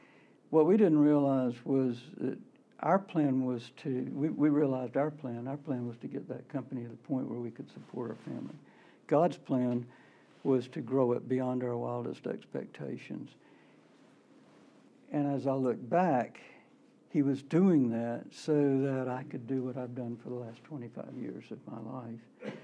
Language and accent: English; Florida, United States; now in New Jersey, United States; we were living in New Jersey, and I grew up in Florida, as I mentioned.